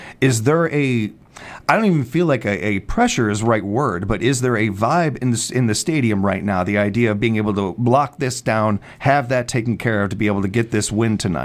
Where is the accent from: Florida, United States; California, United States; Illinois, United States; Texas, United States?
Illinois, United States; Chicago; And I hope you're enjoying my roots in my hometown of Chicago